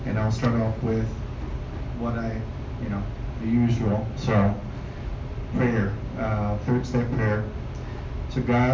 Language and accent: English; Costa Rica; I was raised in Costa Rica, and actually was born in Costa Rica, and raised by two very loving Al-Anons.